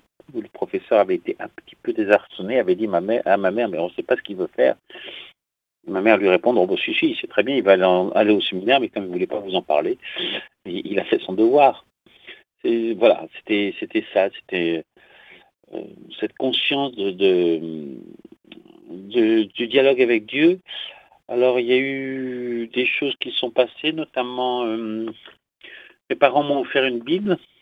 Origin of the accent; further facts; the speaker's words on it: Saint-Cloud, Île-de-France, France; Oui, je suis d'origine de Paris d'Ouest, puisque je suis de Saint-Cloud.